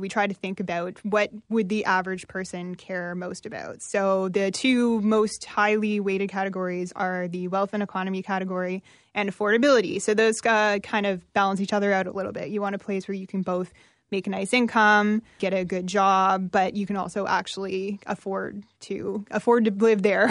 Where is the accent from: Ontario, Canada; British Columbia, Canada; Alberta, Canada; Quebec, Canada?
Ontario, Canada; Oakville; I actually grew up in Oakville. So when I was growing up in Oakville in the 90s, Oakville was it wasn't a very diverse place to live